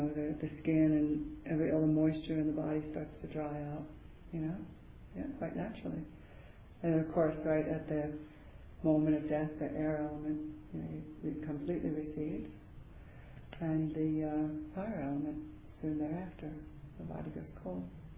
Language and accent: English; New Jersey, United States; born there; This little town that I was born in New Jersey had its 75th anniversary jubilee celebration.